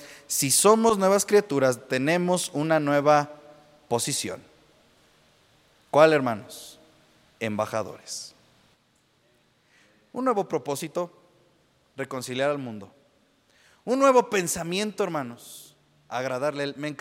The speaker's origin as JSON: {"language": "Spanish", "region": "Puebla", "country": "Mexico", "said": "Ah, yo soy poblano, es de Puebla, ¿verdad?"}